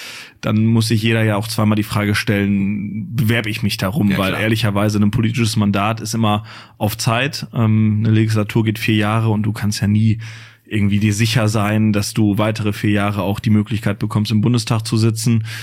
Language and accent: German; North Rhine-Westphalia, Germany; Also meine Heimat bleibt hier unser schönes Ruhrgebiet